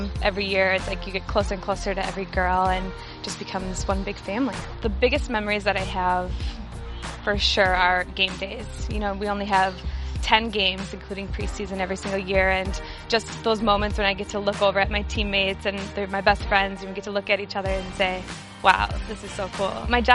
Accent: Minneapolis, Minnesota, United States; I'm from Minneapolis, Minnesota, and this is my sixth year on the team.

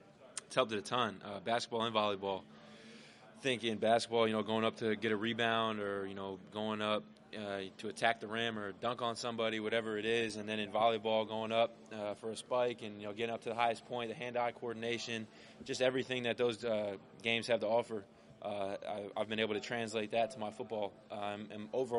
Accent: New Jersey, United States; You know, growing up in New Jersey, South Jersey, down by the beach, it's, you know, it's honestly made me who I am.

